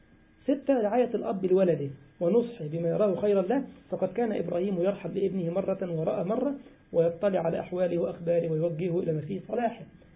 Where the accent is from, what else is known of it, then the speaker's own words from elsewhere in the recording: Egypt; عندنا في مصر الامهات يعني الكبيره، دجاجه كبيره يعني.